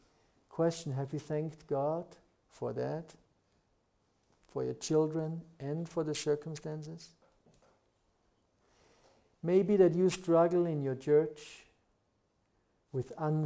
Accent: Austria; you know what, I came from Austria, particular only to answer you that question

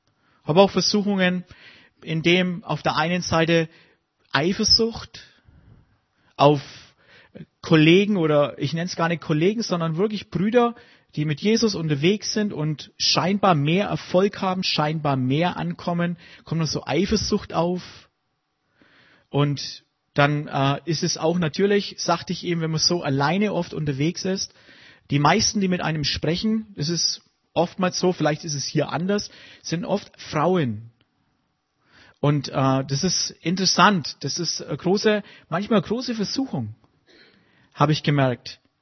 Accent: Bavaria, Germany; accent: Franconian; ich spreche Fränkisch, auch nicht Deutsch. Und es fällt mir manchmal schwer.

